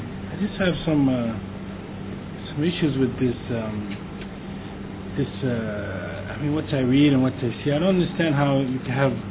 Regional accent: New York City, New York, United States; I come from New York City.

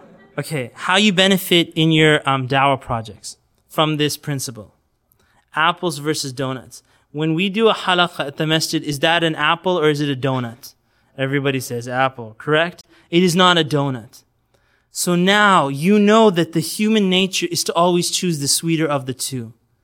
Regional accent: Canada

